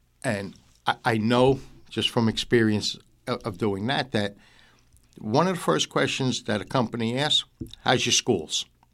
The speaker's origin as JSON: {"language": "English", "town": "Yonkers", "region": "New York", "country": "United States", "also_born_or_lived": "New Jersey", "said": "I am originally from Yonkers, New York. I spent 30 years in New York, then 20 years in New Jersey, and now 11 here."}